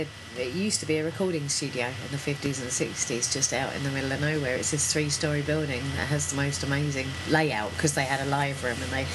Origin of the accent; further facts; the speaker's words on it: London, United Kingdom; I was born in London and I grew up with my grandparents out in London.